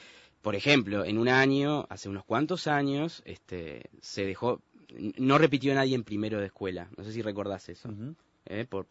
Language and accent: Spanish; Parque del Plata, Canelones, Uruguay; also born or lived in Montevideo; Yo soy de la costa. En realidad soy de Montevideo, pero me crié en la costa, en Parque del Plata.